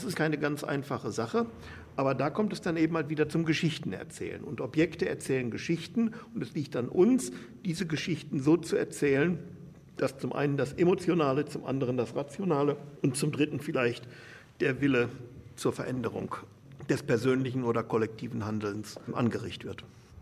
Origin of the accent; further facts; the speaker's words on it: West Germany, Germany; Ich bin 84 und 2005 mal für ein paar Tage jeweils in Berlin gewesen. Ich bin ja in Westdeutschland aufgewachsen